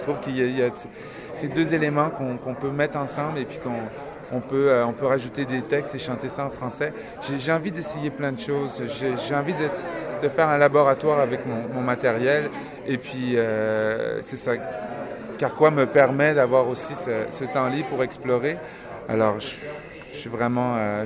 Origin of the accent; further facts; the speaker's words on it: Paris, Île-de-France, France; born there; qui ont bercé mon enfance parce que je suis né à Paris.